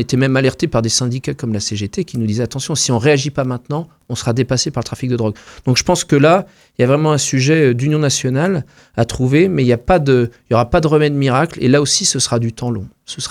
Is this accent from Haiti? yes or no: no; Dinan, Brittany, France; Alors moi, je suis de Dinan.